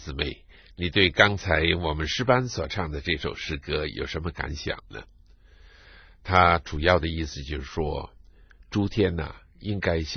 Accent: China; 我们中国人是不是应该归向神呢？

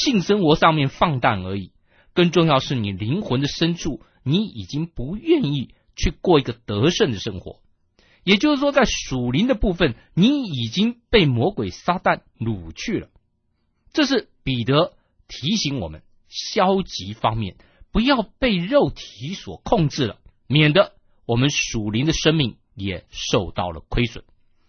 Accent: China; 好比说我们是属于中国政府所管理的，我们是中国人

